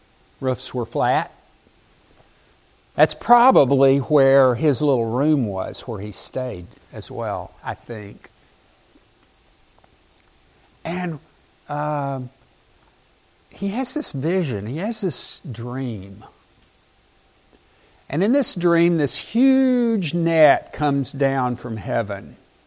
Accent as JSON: {"language": "English", "region": "the South", "country": "United States", "tie": "born or raised there", "said": "I grew up in the South and people used to eat buffalo, which is a kind of fish."}